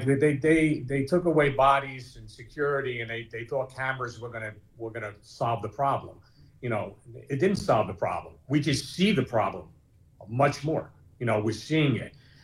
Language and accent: English; Newark, New Jersey, United States; And I rode buses in my day. I born and raised in Newark. I used to go to school taking a bus. I went to work on a bus.